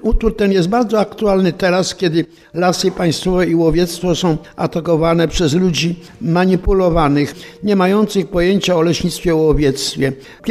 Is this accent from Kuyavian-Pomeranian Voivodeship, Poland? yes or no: no; Pabianice, Łódź Voivodeship, Poland; also born or lived in Moscow, Russia; Wprawdzie urodziłem się w Moskwie, wychowałem się w Pabianicach, to Kalisz był mi też bliski.